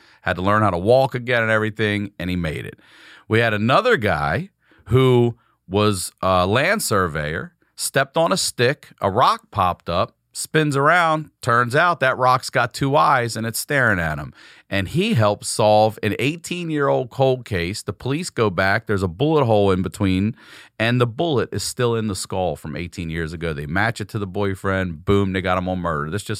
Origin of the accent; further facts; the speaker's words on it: Baltimore, Maryland, United States; Yeah, Baltimore, bro.